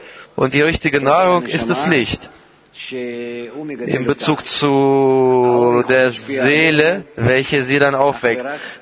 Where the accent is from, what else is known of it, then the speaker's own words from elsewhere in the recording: Miami, Florida, United States; ich bin aus Miami.